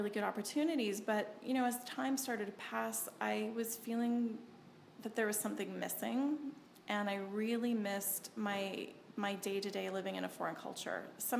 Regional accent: Canada; growing up in Canada

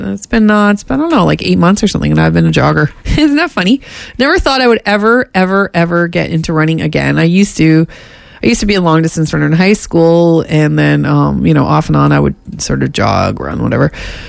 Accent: Windsor, Ontario, Canada; I'm from a border town, or from Windsor, Ontario, where I grew up mostly in Fahrenheit and then had to learn Celsius.

